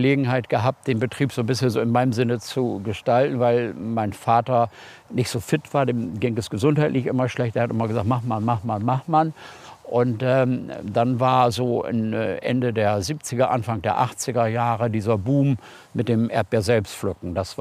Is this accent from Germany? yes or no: yes; Bassum, Lower Saxony, Germany; Also ich bin hier in Bassum-Dürren geboren und bin hier mein Leben lang gewesen, bis auf die Zeit, wo ich eine Lehre gemacht habe, aber sonst eigentlich ununterbrochen.